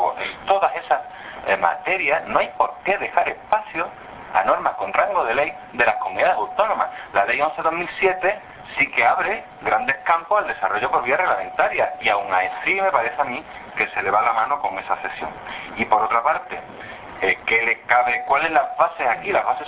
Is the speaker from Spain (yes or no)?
yes; Seville, Andalusia, Spain; Y como soy sevillano